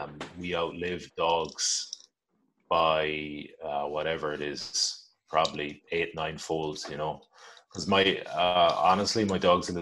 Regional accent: Galway, Connacht, Ireland; So we're both from Galway on the west coast of Ireland. So we want to row into our hometown.

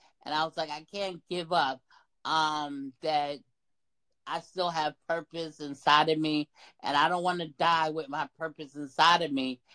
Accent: Long Island, New York, United States; also born or lived in Mississippi; I was born in Mississippi, but I've been in New York on Long Island since I was 3 years old.

